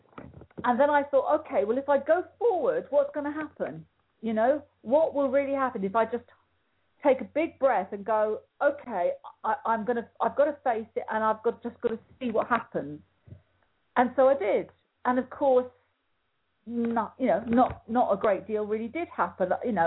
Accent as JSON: {"language": "English", "country": "Ireland", "said": "because I'm Irish, my name goes back to the 10th century in Ireland."}